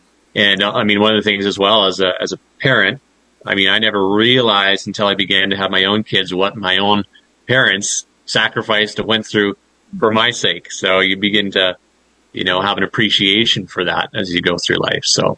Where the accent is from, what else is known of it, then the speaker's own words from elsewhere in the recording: Canada; Being Canadian, and I know America's not too terribly far behind in some ways